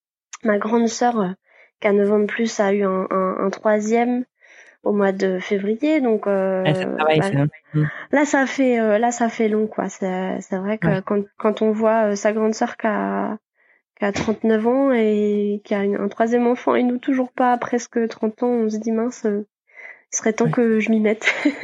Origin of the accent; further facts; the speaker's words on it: Brittany, France; j'habite à côté de Brest. J'ai suivi mon copain en fait pour arriver à Brest. Je suis originaire des Côtes d'Armor et j'ai fait mes études plutôt du côté de Rennes.